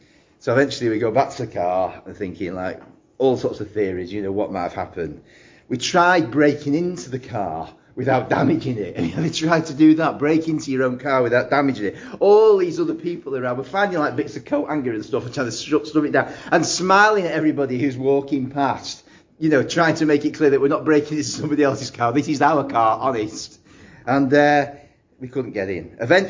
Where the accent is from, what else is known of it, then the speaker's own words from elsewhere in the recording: Manchester, North West England, United Kingdom; He was from Carlisle, I was from Manchester